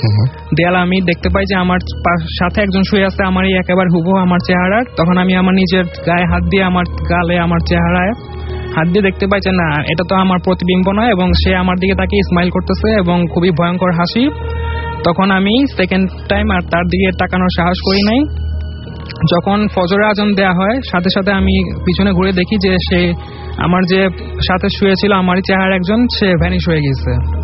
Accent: Dhaka, Dhaka Division, Bangladesh; আমি লালবাগ থেকে এসেছি।

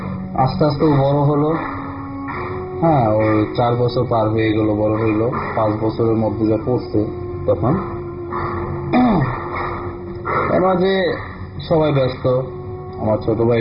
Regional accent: Comilla, Chittagong Division, Bangladesh; আমার দেশের বাড়ি কুমিল্লাতে, আর ঘটনাটি ঘটেছিল আমার গ্রাম। আমার গ্রাম হচ্ছে রকটিপাড়া।

